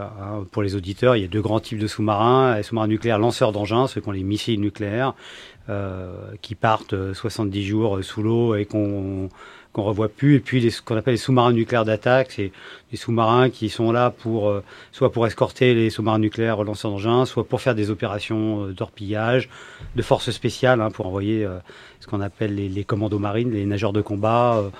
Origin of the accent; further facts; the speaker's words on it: Paris, Île-de-France, France; now in Poitiers, France; mais je suis parisien d'origine